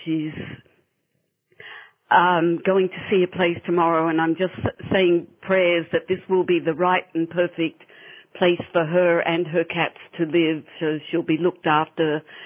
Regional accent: Australia; the people in my home country of Australia.

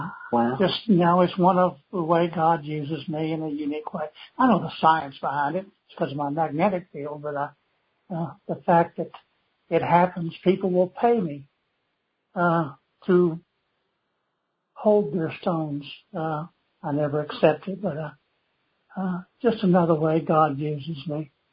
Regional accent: Longview, Texas, United States; born there; now in Emory, United States; I'm in a little town of Emory, Texas, about halfway between Fort Worth and Longview, where I was born in Longview.

